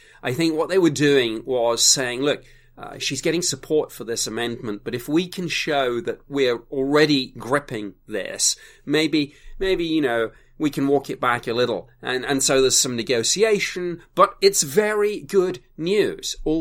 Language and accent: English; United Kingdom; You know, I'm a Brit. I can get away with mispronunciations